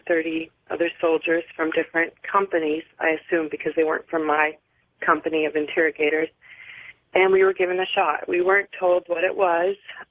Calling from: Daytona Beach, Florida, United States; Daytona Beach.

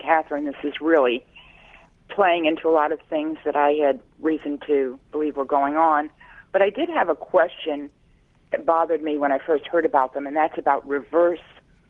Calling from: Mexico; I'm calling from Mexico.

